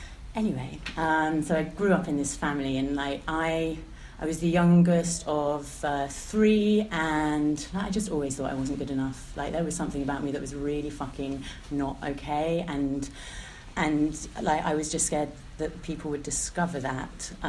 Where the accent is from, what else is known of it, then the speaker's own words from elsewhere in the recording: London, United Kingdom; born there; I was born in London, and I was born into like a fairly affluent family